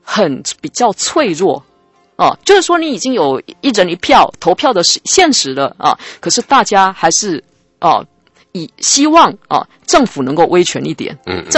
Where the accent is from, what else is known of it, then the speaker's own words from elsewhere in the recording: Taiwan; 我们台湾人对自己的民主化很骄傲，可是我要说没有那么好骄傲，因为这个民主化是从上而下的。